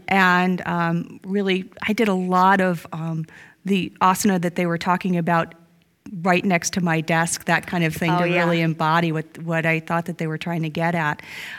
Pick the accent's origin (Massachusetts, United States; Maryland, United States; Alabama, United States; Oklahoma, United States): Massachusetts, United States; So, yeah, I'm from Massachusetts originally. Now live in and have my school in upstate New York.